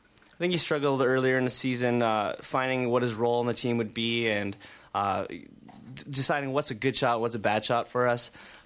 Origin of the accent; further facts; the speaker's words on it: Prince George, British Columbia, Canada; It's like I'm from Prince George